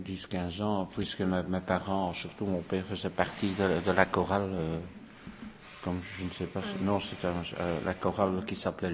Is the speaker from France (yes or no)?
no; Molenbeek, Brussels-Capital Region, Belgium; Mais disons que je suis né à Molenbeek et j'ai toujours habité à Molenbeek, donc, mm-hmm. Avec mes parents, qui également étaient des Molenbeekois